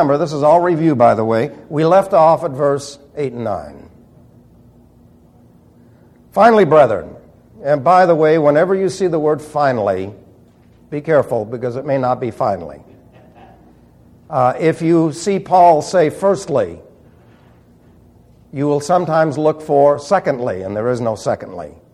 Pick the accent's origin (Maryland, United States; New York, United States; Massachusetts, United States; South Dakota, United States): New York, United States; New York City; Now, I was raised in New York City. And so I could appreciate the thinking and the whole ideology of young people from New York City